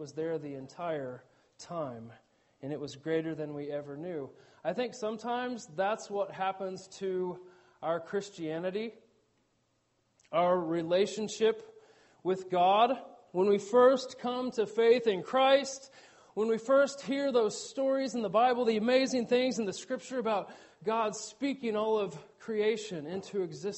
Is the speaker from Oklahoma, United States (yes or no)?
yes; Oklahoma, United States; We're from Oklahoma, by the way. We don't have snow-covered mountains there.